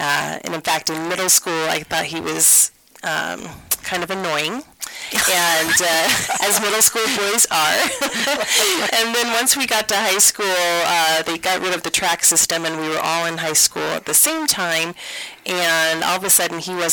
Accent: Littleton, Colorado, United States; also born or lived in Guam; moved to Littleton, and my dad was a career Martin Marietta guy. And he worked in aerospace engineering, and I grew up in Littleton.

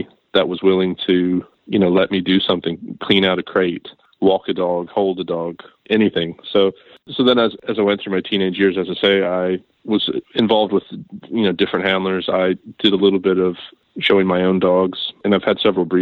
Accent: Elizabethtown, Kentucky, United States; born there; I'm American. I didn't grow up in England. I was born in Elizabethtown, Kentucky.

